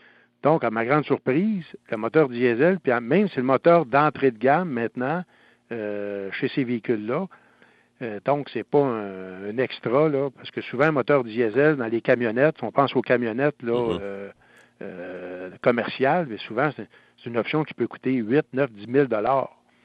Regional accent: Quebec, Canada; c'est sûr que chez nous, au Québec, c'est quand même des véhicules qui se vendaient bien.

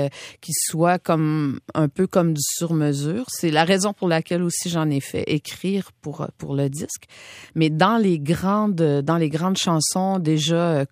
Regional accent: Quebec, Canada; on a un peu grandi dans le même terreau. Quand on vient de la Gaspésie

